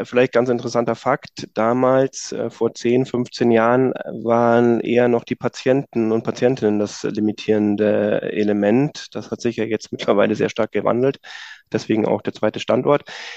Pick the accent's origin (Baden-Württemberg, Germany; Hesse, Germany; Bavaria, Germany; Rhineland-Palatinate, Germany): Bavaria, Germany; und kommen tatsächlich auch gebürtig aus der Ecke grob, also so Oberpfalz.